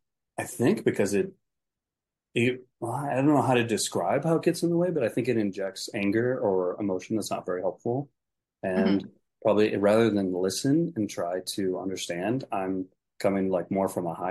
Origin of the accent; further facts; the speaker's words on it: Wisconsin, United States; I grew up in Wisconsin, and God bless them. You know, people in Wisconsin were basically like, look, suck it up, buttercup.